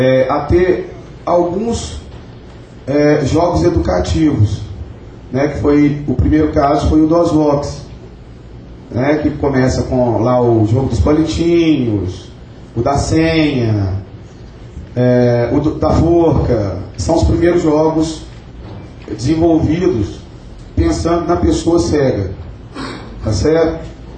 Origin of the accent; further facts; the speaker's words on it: Belo Horizonte, Minas Gerais, Brazil; Olha, gente, eu sou lá de Belo Horizonte, tá?